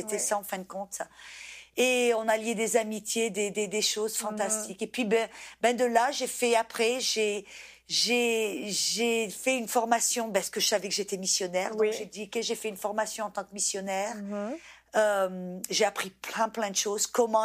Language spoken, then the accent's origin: French; France; Et en tant que Française